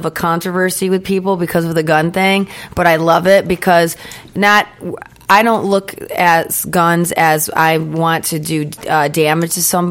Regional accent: Michigan, United States; I mean, I'm from Michigan. All you had to do is watch TV.

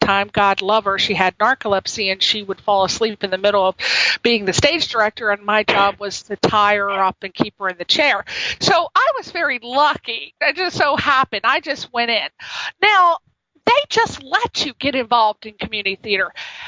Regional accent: East Coast, United States; Now, I come from East Coast

